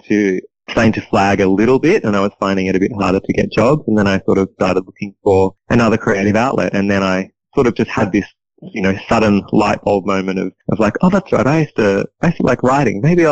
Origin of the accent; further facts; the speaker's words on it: Ballarat, Victoria, Australia; my experiences growing up in Ballarat and being in that dance world